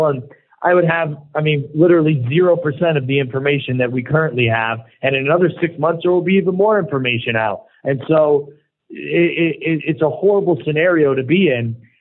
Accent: United States; So I'm doing my duty humbly as an American patriot to try to restore liberty to this country

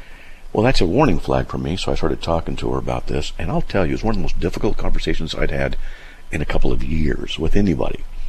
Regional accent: California, United States; Now I'm from Southern California, and my wife and I are, you know, married down there in a whole bit.

